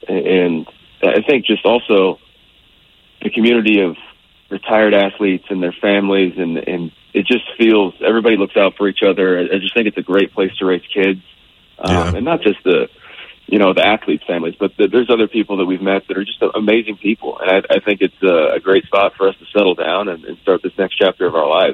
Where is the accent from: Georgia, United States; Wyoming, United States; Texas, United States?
Texas, United States; Growing up in Texas, would go hunting on friends' ranches and shoot rifles, shotguns, all that.